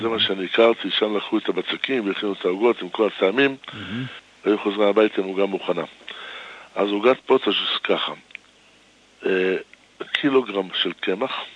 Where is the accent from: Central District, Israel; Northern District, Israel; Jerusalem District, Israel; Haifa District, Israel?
Jerusalem District, Israel; Jerusalem; אנחנו בתור ירושלמים